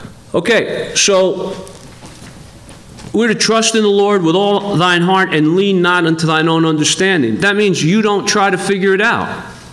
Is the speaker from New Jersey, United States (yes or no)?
yes; New Jersey, United States; I grew up in New Jersey. In New Jersey, you're taught from the day that you're born, you don't trust anybody.